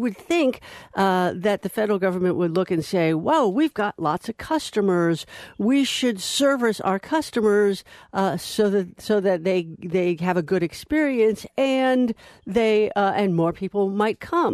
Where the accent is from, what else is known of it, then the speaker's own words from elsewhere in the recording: Las Vegas, Nevada, United States; I grew up in Las Vegas, going to the national parks around Utah, and there weren't any in Nevada at the time.